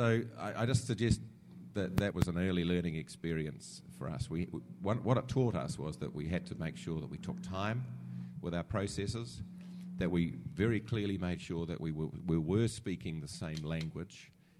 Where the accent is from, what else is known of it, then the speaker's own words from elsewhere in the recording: New Zealand; because I come from New Zealand.